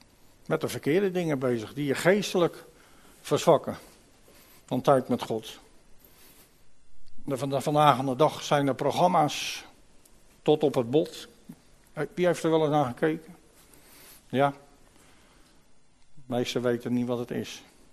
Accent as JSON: {"language": "Dutch", "country": "Netherlands", "said": "Dan dacht ik natuurlijk, gelijk als Hollander natuurlijk, ja, pff, die vader heeft poen genoeg."}